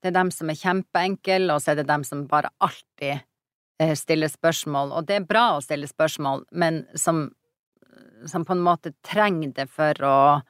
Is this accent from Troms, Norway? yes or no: yes; Troms, Norway; når jeg vokste opp I Malangen